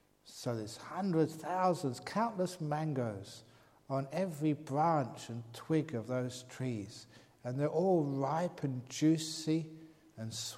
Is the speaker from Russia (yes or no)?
no; England, United Kingdom; born there; I was born in England, but I spent some time in Asia.